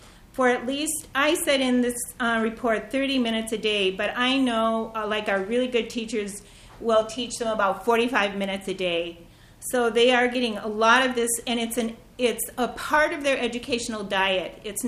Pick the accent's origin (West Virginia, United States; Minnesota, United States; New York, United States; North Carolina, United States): Minnesota, United States; Faribault; I'm from Faribault, Minnesota.